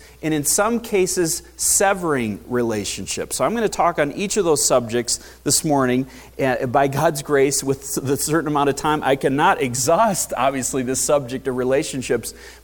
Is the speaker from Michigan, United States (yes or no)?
yes; Michigan, United States; I come from Michigan, as many of you know, and so I'm obviously a Detroit Tigers fan.